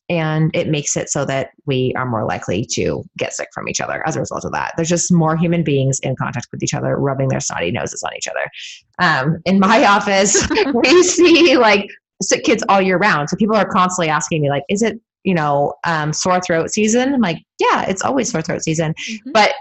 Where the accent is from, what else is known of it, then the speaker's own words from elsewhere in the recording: California, United States; I knew how to ski from growing up in California.